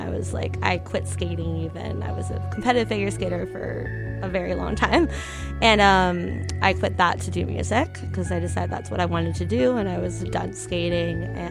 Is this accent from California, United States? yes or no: yes; Anaheim, California, United States; I grew up in Anaheim, California, so only about an hour from LA.